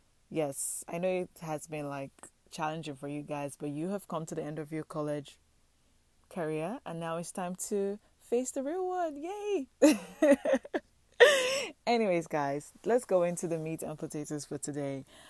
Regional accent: Nigeria; moved away; Because I'm coming from Nigeria. And in Nigeria, everybody's in everybody's business.

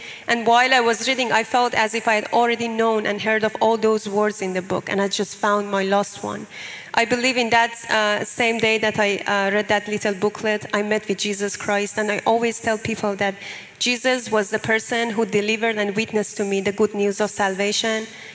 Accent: Iran; English is a second language; I'm from Iran, an Islamic country

